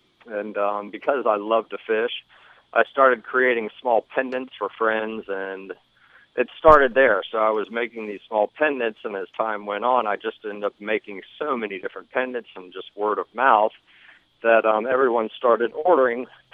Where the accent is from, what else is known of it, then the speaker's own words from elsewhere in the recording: Florida, United States; I grew up in South Florida in the 60s and 70s and was constantly in the water, either skiing or diving, fishing